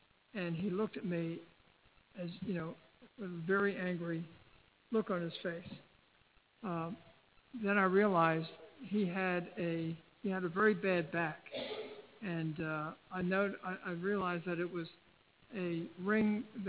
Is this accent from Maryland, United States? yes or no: yes; Baltimore, Maryland, United States; I was in Washington. I'm from Baltimore.